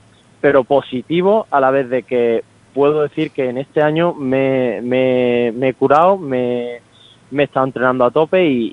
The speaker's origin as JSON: {"language": "Spanish", "town": "Málaga", "region": "Andalusia", "country": "Spain", "said": "Hombre, claro, yo al final soy de aquí, yo soy del Málaga."}